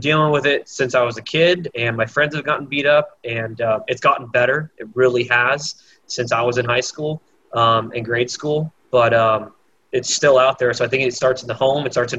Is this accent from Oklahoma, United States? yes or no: no; Santee, California, United States; I grew up in Santee, I went to Santana